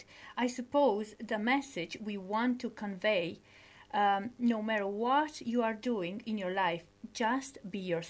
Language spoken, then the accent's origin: English; Romania; English is a second language; now in Ireland; I'm originally from Romania, living in Ireland for the last 5 years.